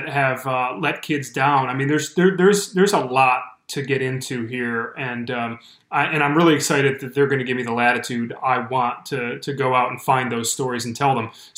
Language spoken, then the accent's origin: English; Detroit, Michigan, United States; because I grew up every day in Metro Detroit and came downstairs to my breakfast table and there was a copy of the Detroit News and a copy of the Detroit Free Press.